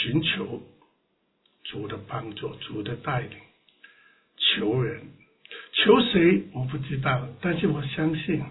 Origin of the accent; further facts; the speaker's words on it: Guangdong, China; 我们广东人讲门徒